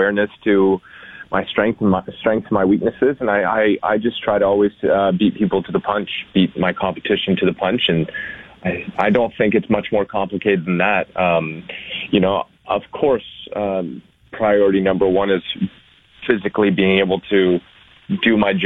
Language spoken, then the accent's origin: English; Toronto, Ontario, Canada; I grew up on Lakeshore Park Lawn. I was a bike ride from Rogers Centre. And I don't even claim Toronto.